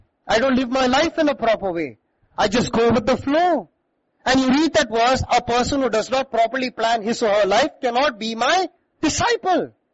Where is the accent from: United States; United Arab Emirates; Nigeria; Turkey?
United Arab Emirates; Dubai; When I was 17 years old, I grew up in Dubai, one of the best cities that is there in the world.